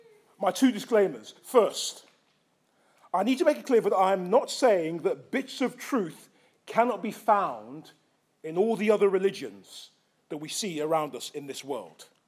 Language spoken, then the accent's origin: English; England, United Kingdom; born there; also born or lived in South Africa; I lived in South Africa for 9 years and I was born in England.